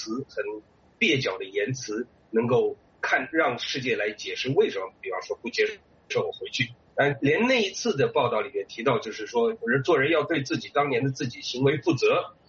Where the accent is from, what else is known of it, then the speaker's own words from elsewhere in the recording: China; now in Taiwan; 因为毕竟我们从小在中国长大的这个教育过程之中